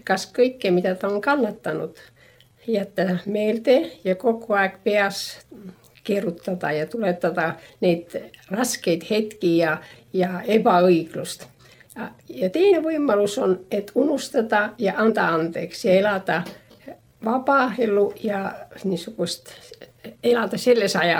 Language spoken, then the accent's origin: Estonian; Leningrad Oblast, Russia; ma olen Ingeri soomlane ja see tuleb varsti tekstist ja kõnest välja.